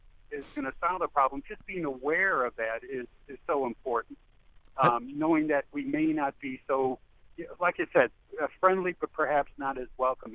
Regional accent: Cincinnati, Ohio, United States; I went to high school and college in Cincinnati, so I can kind of say I'm from Cincinnati, if it suits me.

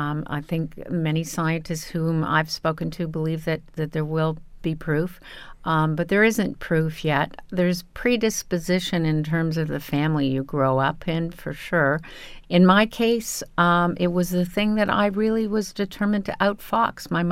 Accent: Canada; I'm a Canadian, right.

